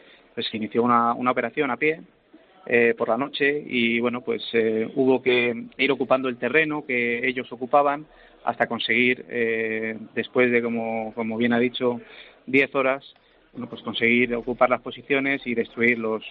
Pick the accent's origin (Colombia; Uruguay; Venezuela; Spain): Spain; Madrid, Community of Madrid; Somos de Madrid.